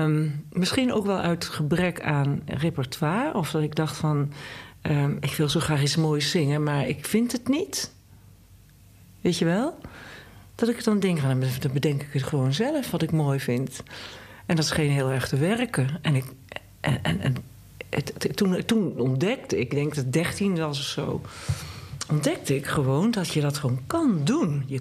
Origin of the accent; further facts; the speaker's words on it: Eindhoven, North Brabant, Netherlands; En dat is eigenlijk ook wel wat wij hier in Brabant hebben. Ik kom dus uit Eindhoven. En dat is nog niet echt een stad die je zo vreselijk inspireert. Het is geen mooie stad.